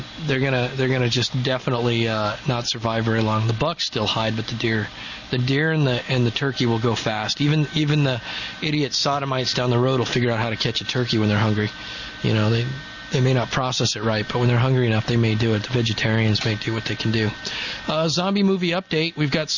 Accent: Michigan, United States; We're just rednecks from Michigan.

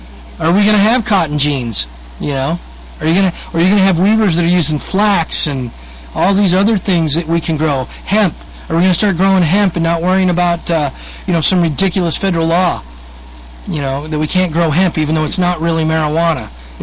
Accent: South Africa; Well, those of us that seek it out, because I'm South African.

